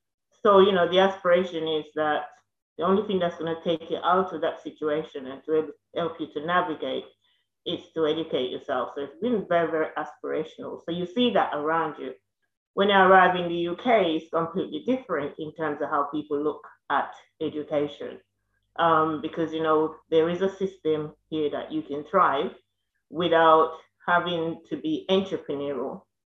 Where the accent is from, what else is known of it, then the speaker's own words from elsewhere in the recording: Jamaica; now in London, United Kingdom; I was born in Jamaica, and I live with my grandmother in a very close-knit community